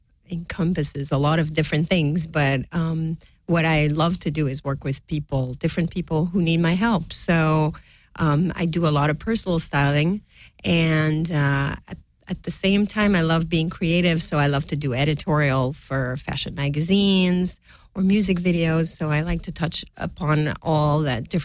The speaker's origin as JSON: {"language": "English", "country": "Canada", "moved": "as an adult", "lives_now": "Los Angeles, United States", "said": "being Canadian and having to move to LA and to another country, basically, and deal with immigration."}